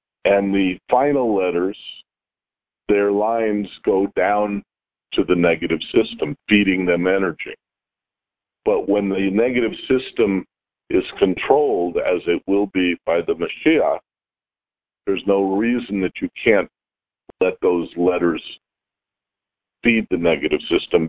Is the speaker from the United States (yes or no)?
yes; United States; It's because I was raised in America.